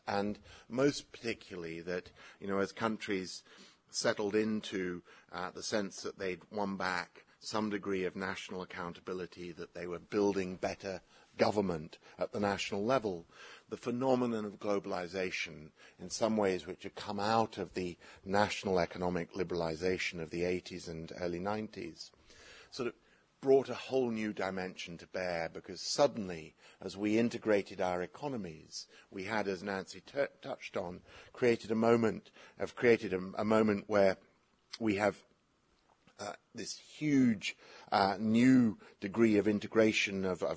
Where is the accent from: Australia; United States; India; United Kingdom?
United Kingdom; As a young man growing up in Britain